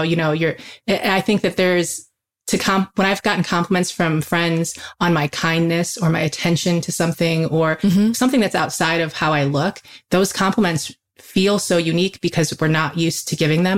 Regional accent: Midwest, United States; Like I didn't have parents, again, growing up in the Midwest

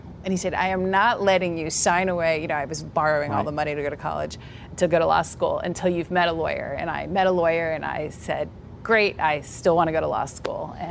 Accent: Tustin, California, United States; I grew up in Tustin, California, which has a little sign and it says, work where you must, but live and shop in Tustin, so Southern California.

